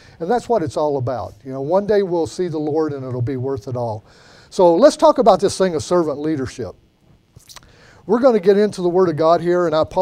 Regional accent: Alabama, United States; I'm from Alabama originally, and it's good to see some Southerners out there.

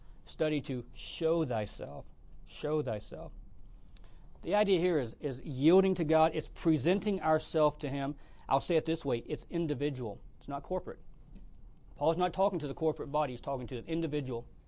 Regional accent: Georgia, United States; I grew up in Georgia, and I remember when I surrendered to preach in 1989, had a well-meaning man come to me in our church.

